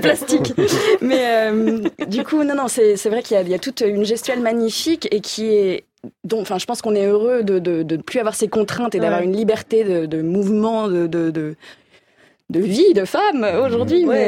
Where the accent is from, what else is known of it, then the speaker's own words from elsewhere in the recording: Paris, Île-de-France, France; Moi, j'ai beaucoup grandi. Enfin, j'ai grandi à Paris, et c'est vrai que cet accent parisien des années 60